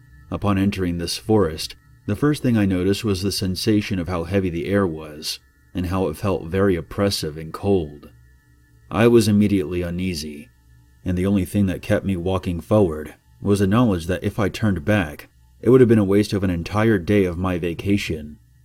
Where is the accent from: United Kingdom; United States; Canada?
United Kingdom; England; we spoke about my home country of England for a while.